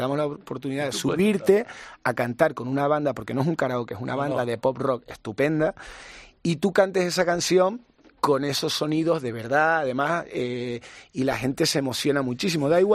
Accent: Canary Islands, Spain; now in Madrid, Spain; Me siento muy canario, muy, muy tinerfeño. Mira el acento que tengo después de 20 años.

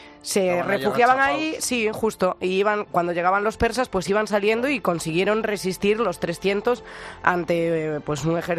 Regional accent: Galicia, Spain; es un poco como en mi tierra en Galicia

